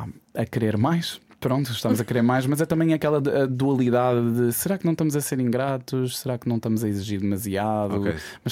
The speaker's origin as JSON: {"language": "Portuguese", "country": "Portugal", "tie": "born or raised there", "also_born_or_lived": "São Paulo, Brazil", "said": "Eu já estou cá desde os 4 anos de idade."}